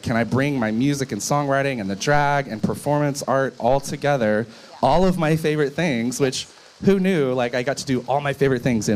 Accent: the South, United States; growing up in the South, all I knew was Southern Baptist

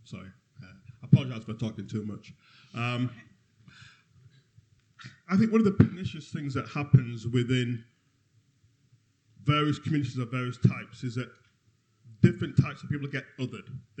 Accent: Bradford, Yorkshire and the Humber, United Kingdom; certainly when I grew up in Bradford

